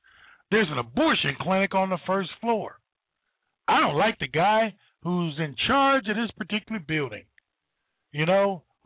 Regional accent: United States; born there; And I thank God I was born in America.

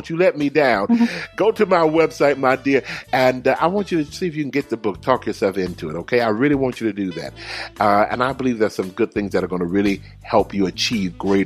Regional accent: the South, United States; I'm from the South. I'm from the South. We don't say no.

